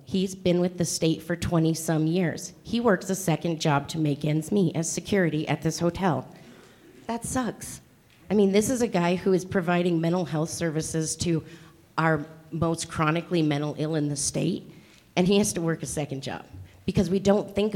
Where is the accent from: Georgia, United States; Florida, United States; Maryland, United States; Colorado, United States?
Colorado, United States; Pueblo; also born or lived in Raton, New Mexico / Trinidad, Colorado; I was born in Raton, New Mexico. We came up to Trinidad when I was two, moved to Pueblo when I was four, and I never left.